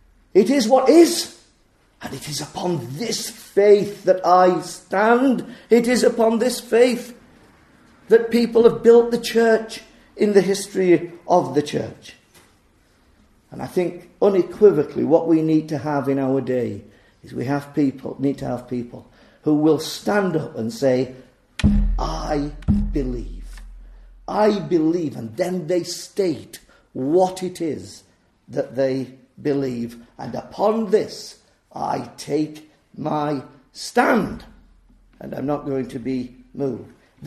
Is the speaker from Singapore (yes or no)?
no; England, United Kingdom; I come from England. I was born in England, for goodness sake.